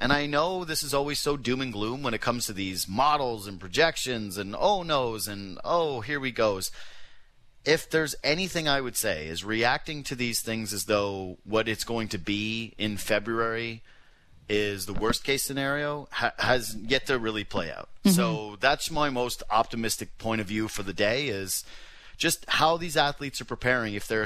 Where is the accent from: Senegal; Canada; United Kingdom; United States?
Canada; Yukon; I take massive offense to you calling your area the Great White North when I am from the Yukon.